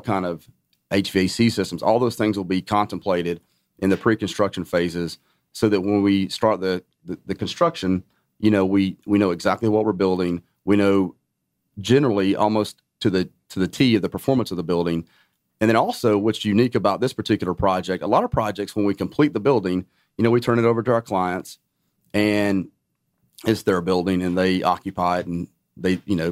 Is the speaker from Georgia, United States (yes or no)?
yes; Clayton, Georgia, United States; I grew up in Northeast Georgia in a small town called Clayton, Georgia, in Raven County.